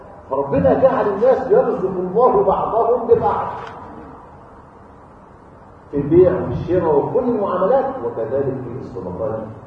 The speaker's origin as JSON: {"language": "Arabic", "country": "Egypt", "said": "احنا يعني احنا عندنا في مصر حاجه عجيبه"}